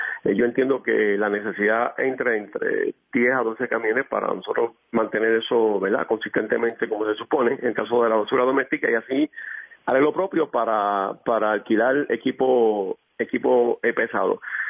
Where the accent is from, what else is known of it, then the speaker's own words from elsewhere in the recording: Toa Baja, Puerto Rico; moved away; estaba de vacaciones acá en Toa Baja, después de 2 o 3 años, y digo, no, yo voy a cooperar con mi pueblo